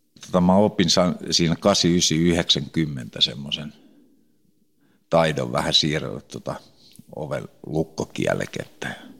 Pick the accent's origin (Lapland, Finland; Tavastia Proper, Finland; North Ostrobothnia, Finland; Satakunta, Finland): Satakunta, Finland; Pori; born there; Mä oon syntynyt Porissa ja mä oon tullut 68 tai 69 sitten tuohon Sepänmäkeen muutettiin.